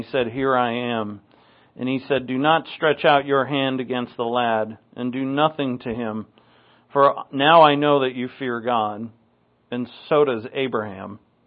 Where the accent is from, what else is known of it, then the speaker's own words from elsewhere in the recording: New England, United States; So in New England, when I grew up in New England around Columbus Day, that's when all the leaves are change